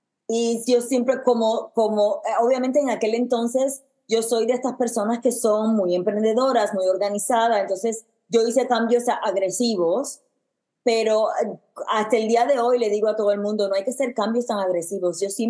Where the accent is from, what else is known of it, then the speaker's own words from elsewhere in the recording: Puerto Rico; moved away as an adult; now in New York, United States; nací y me crié en Puerto Rico, estudié música, que es mi primer amor. Me mudé a Nueva York a hacer una maestría o un grado posgrado en música y negocio.